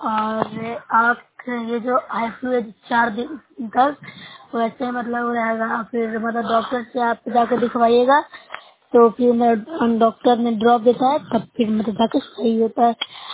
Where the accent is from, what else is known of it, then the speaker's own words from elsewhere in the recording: Nursarai, Bihar, India; मैं नौसरा ब्लॉक से हूँ, जिला नालंदा के निवासी हूँ।